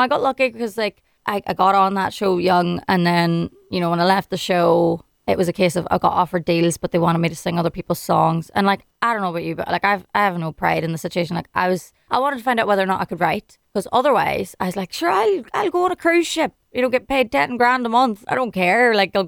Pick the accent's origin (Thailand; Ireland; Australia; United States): Ireland; moved away; I had to do it in my hometown because at least I know how the roads work. And I was home for 5 months, and that was it.